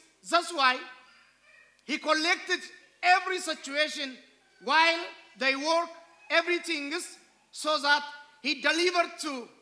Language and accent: English; Ethiopia; English is a second language; Before that, I need to give you some information about Ethiopia. And then the place where I come. I come from Makani Jesus.